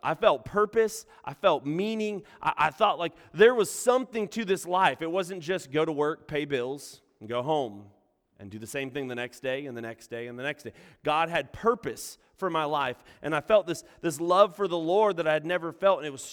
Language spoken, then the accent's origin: English; Flint, Michigan, United States; it takes me back quite a few years to my hometown of Flint, Michigan